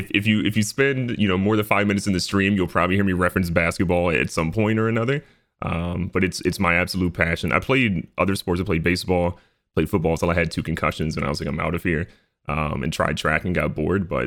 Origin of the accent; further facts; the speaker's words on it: Luray, Virginia, United States; Yeah, so I grew up in a really small town. It's called Luray, Virginia.